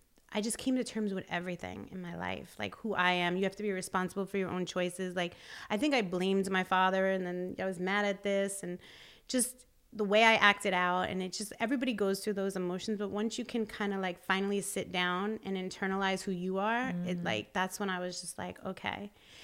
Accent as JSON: {"language": "English", "region": "New York", "country": "United States"}